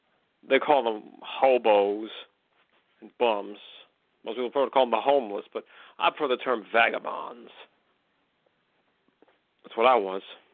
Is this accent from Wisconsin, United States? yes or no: no; McKinleyville, California, United States; Once again, I was in my hometown of McKinleyville.